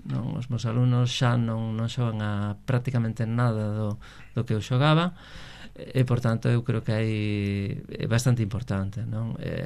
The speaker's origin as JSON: {"language": "Galician", "region": "Galicia", "country": "Spain", "tie": "born or raised there", "said": "o meu barrio natal e onde me criei en Canido"}